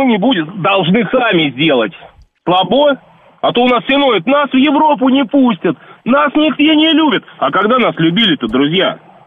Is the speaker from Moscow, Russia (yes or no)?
yes; Moscow, Russia; я вырос в Москве.